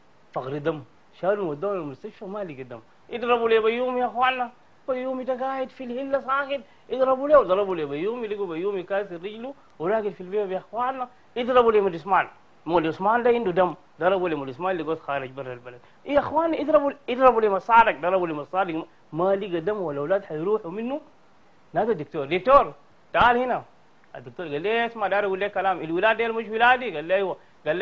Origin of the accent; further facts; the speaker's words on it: Halfa, Sudan; أنا من أبناء حلفة.